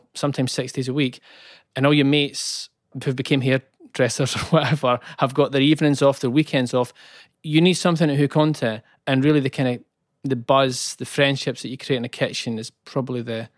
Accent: Methil, Scotland, United Kingdom; I come from a small town, East Coast. It's called Methil.

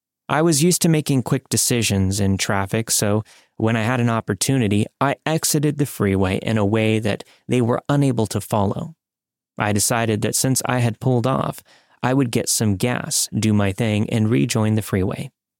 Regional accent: Texas, United States; I would often drive between my home state of Texas and Mississippi in the afternoons and evenings.

